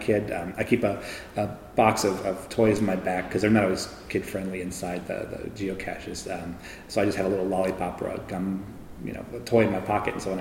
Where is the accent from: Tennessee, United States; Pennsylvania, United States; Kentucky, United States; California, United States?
California, United States; moved away as an adult; I came from Northern California, as everybody knows.